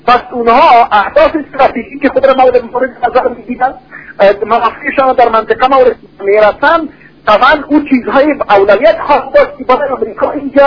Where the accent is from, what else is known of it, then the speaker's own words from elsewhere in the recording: Afghanistan; اگر ما افغان هستیم، اگر ما مسلمان هستیم، اگر ما انسان هستیم